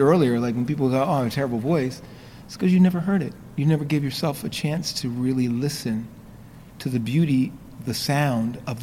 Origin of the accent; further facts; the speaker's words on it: New York, United States; I grew up in New York, but my roots are in South Carolina. My parents are from South Carolina